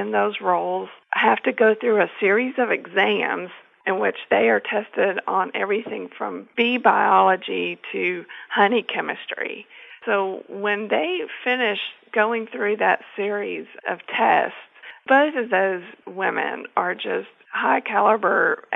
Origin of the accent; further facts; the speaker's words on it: Kentucky, United States; I'm from Harlan County.